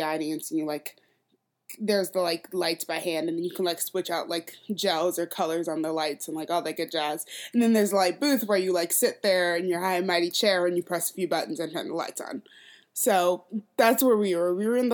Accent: Minnesota, United States; I grew up in Minnesota, which is the most, like, passive-aggressive fucking place ever.

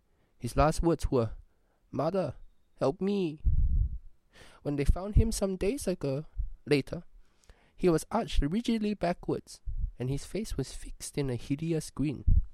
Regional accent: Singapore; now in New Zealand; I am from Singapore. Singapore is a beautiful country, but I really hate it, which is why I live most of the time in New Zealand.

